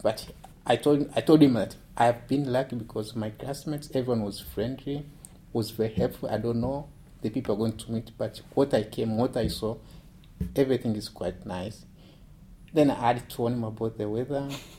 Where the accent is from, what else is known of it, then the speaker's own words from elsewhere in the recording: Tanzania; I'm from Tanzania.